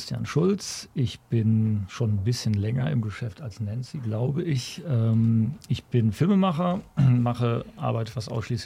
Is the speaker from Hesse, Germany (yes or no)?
no; North Rhine-Westphalia, Germany; born there; now in Leipzig, Germany; komme gebürtig aus dem Sauerland. Das liegt in Nordrhein-Westfalen, lebe aber jetzt schon länger, habe ich zu Nancy vor kurzem auch noch gesagt, lebe jetzt schon länger in Leipzig, als ich vorher im Sauerland gelebt habe. Also bin kurz nach der Wende eigentlich nach Leipzig gekommen.